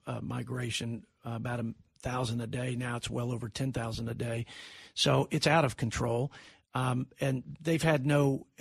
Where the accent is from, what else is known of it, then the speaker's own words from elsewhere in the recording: Texas, United States; As a Texan, I can tell you they've empowered and enriched these terrorist cartels